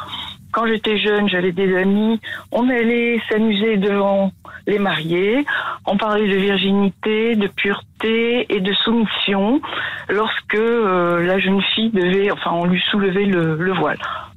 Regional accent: France; Moi, je suis née en France, j'ai toujours été ici

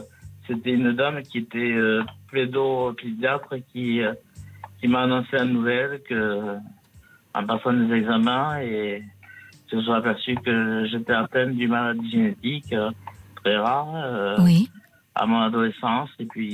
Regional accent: Southern France, France; accent: Midi; Je suis originaire du Midi de la France. J'ai l'accent du Midi.

